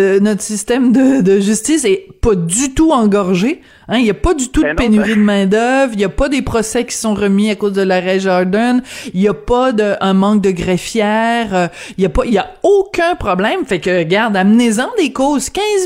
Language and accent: French; Bordeaux, Nouvelle-Aquitaine, France; born there; c'est pas pour rien que je suis né en France. Puis où est-ce que je suis né en France? À Bordeaux.